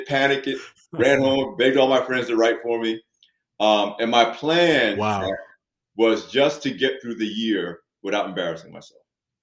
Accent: Long Branch, New Jersey, United States; First near my hometown of Long Branch, New Jersey, and at the Asbury Park Press.

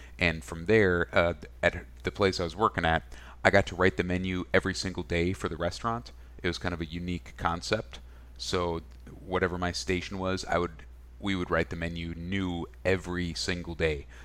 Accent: Minnesota, United States; also born or lived in Wisconsin; So I'm from Minnesota. But I was born in Wisconsin. I grew up in Minnesota

